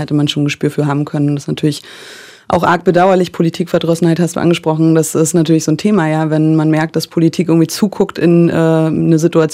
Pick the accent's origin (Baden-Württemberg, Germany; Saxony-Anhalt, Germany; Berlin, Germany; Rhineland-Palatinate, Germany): Berlin, Germany; Ich bin auch aufgewachsen in Ost-Berlin